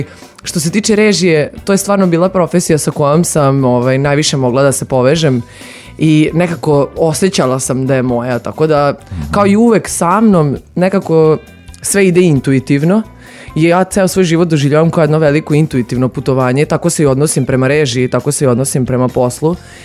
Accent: Novi Sad, Vojvodina, Serbia; Jer stvarno odrasla sam u Novom Sadu, ceo život sam ovde, vezana sam za beton, vezana sam za grad

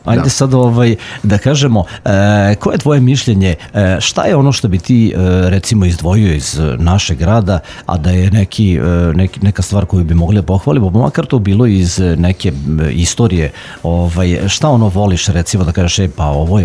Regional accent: Novi Sad, Vojvodina, Serbia; odrastao sam na Limanu i rođen sam na Limanu

